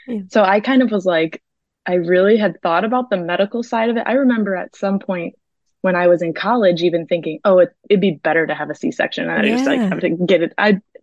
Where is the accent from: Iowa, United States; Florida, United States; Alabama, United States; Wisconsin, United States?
Wisconsin, United States; also born or lived in New York / Oregon / Tennessee; now in North Carolina, United States; I'm from Wisconsin originally, but I married into the Army, so I've moved around a couple times. So I lived in upstate New York, Oregon, most recently in Tennessee, but now we're in North Carolina.